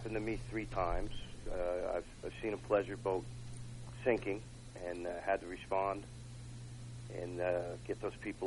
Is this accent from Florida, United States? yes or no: no; Montclair, New Jersey, United States; now in Woodland Park, United States; I live in Woodland Park, New Jersey. I was born and raised in Montclair, New Jersey, though. Lifelong Jersey resident.